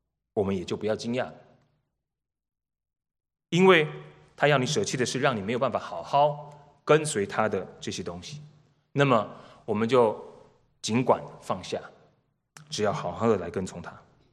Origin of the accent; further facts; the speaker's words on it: Taiwan; moved away; 我刚从台湾来的时候看到那个数字，我算了好几次